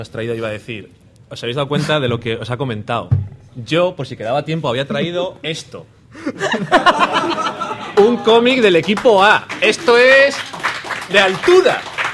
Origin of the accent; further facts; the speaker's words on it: Burgos, Castile and León, Spain; yo soy de Burgos